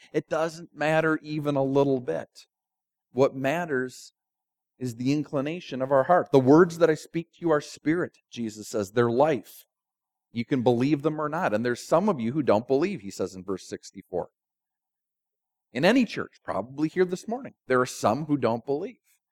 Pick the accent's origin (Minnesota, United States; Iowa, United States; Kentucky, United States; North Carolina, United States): Minnesota, United States; I'm from Minnesota. Minnesota has, they boast, the biggest state fair in the country.